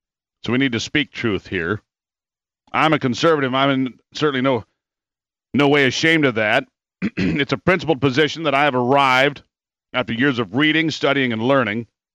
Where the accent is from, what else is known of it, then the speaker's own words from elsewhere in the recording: United States; I am an American, which I find much more important.